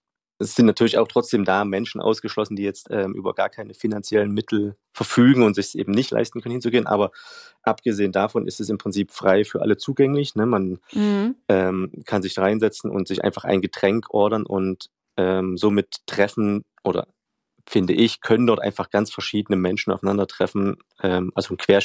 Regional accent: Leipzig, Saxony, Germany; als Vorbildstadt habe ich halt meine Heimatstadt Leipzig genommen.

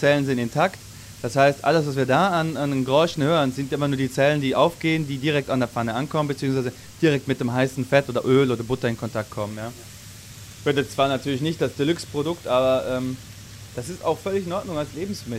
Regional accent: Austria; Als Ösi und als Mensch, der so grundsätzlich nicht so viel Plan von der asiatischen Küche hat

